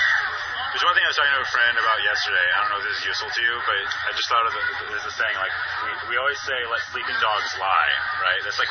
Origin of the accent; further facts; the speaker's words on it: Seattle, Washington, United States; also born or lived in Southern California; I'm from Seattle originally. I grew up in Seattle. I went to school in Malibu in Southern California.